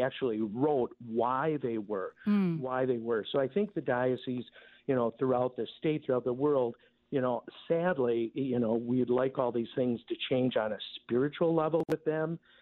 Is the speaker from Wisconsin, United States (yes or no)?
yes; Wisconsin, United States; other people in the community where I grew up in Ozaukee County.